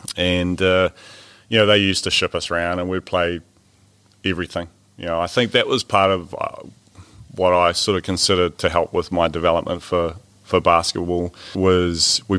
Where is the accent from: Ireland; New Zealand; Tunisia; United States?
New Zealand; Reefton, West Coast; Yeah, well, Mum and Dad still live in Reefton.